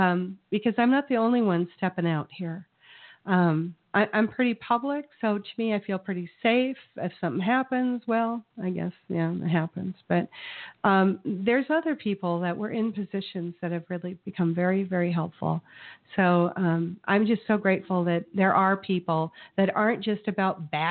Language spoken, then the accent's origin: English; United States; As an American, as a flight attendant, as an airline professional, I'm embarrassed that those people are even allowed to speak.